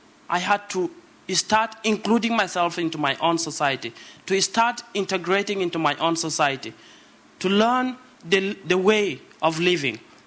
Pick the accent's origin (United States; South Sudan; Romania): South Sudan; born there; English is a second language; I was born in South Sudan during a civil war in the Sudan.